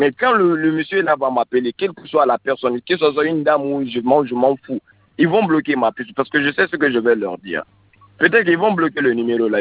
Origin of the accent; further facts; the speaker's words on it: Lebanon; moi, je suis un Libanais.